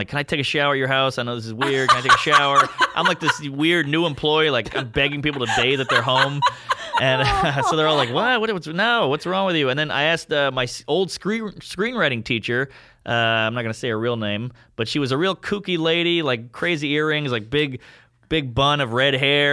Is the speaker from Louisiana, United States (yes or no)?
yes; New Orleans, Louisiana, United States; also born or lived in Crown Heights, United States; I'm from New Orleans. You got fucked with all the time there.